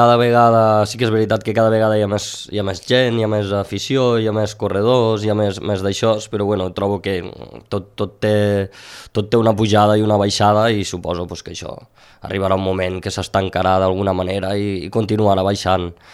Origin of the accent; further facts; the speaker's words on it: Ginestar, Catalonia, Spain; és la cursa del meu poble